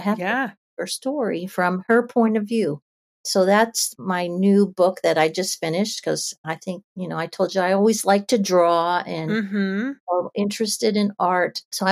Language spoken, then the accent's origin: English; Pittsburgh, Pennsylvania, United States; So I live in Virginia now, but, you know, I told you I grew up in Pittsburgh.